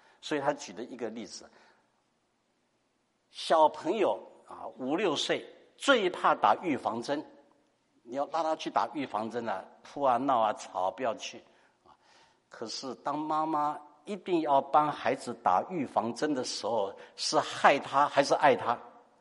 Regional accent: Fuzhou, Fujian, China; 因为他忘了我是福州人哈

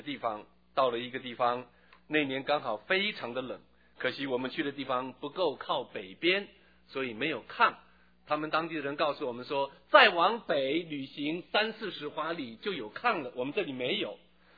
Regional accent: China

